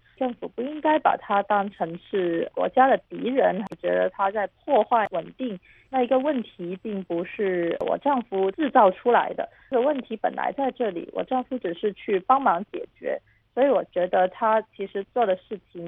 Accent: Guangzhou, Guangdong, China; 因为我和她都是土生土长的广州人，我们从小就在这里长大

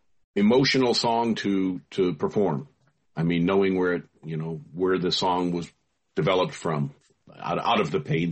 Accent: Detroit, Michigan, United States; I'm from Detroit, so I love

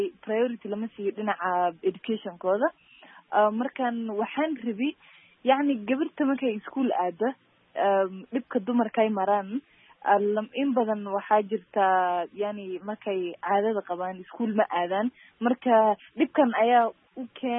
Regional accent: Mandera, Mandera County, Kenya; waxaan ka imaaday dhinaca waqooyi bari qaasatan Mandera. Marka waxaa jiri jirtay markii aan yaray meeshan aan kusoo barbaaray

